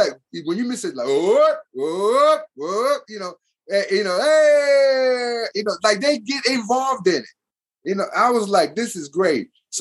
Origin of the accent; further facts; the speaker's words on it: Nigeria; being Nigerian is so frustrating that, you know, even my own coach, my own national coach criticized me